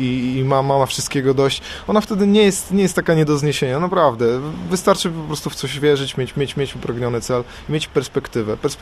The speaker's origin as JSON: {"language": "Polish", "town": "Szczytno", "region": "Warmian-Masurian Voivodeship", "country": "Poland", "said": "Jesteśmy z Mazur, pochodzę ze Szczytna."}